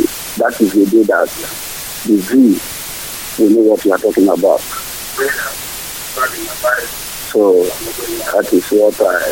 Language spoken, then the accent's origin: English; Nigeria; We are from Kosovo, Iyala, in the Biafra Biafra land. So I'm not an Igbo.